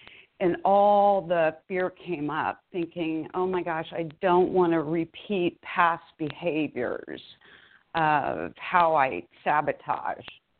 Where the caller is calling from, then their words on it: Melbourne, Florida, United States; Hi, good morning, ladies. … from Melbourne, Florida.